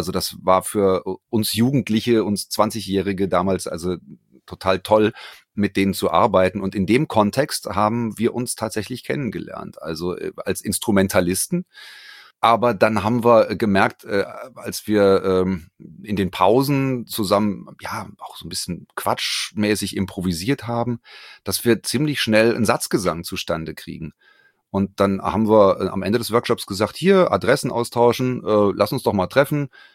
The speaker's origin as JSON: {"language": "German", "town": "Frankfurt", "region": "Hesse", "country": "Germany", "tie": "born there", "said": "ich bin gebürtiger Frankfurter, lebe in Frankfurt"}